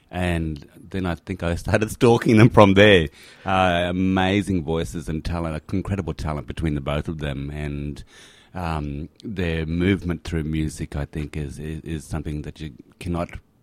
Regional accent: Queensland, Australia; I go, nah, Murray fella from far north Queensland. That will, say a lot more about where I'm from, particularly different speech patterns and stuff as well

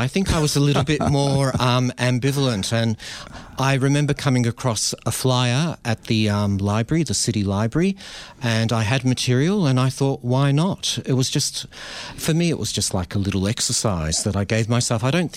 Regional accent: Melbourne, Victoria, Australia; when I was growing up in Melbourne, creative writing wasn't a big part of the English syllabus.

